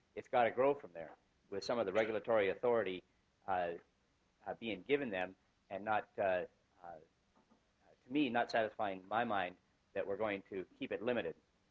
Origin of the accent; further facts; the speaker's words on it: Alaska, United States; I was raised on the Tanana River, and have seen the Tanana River take many friends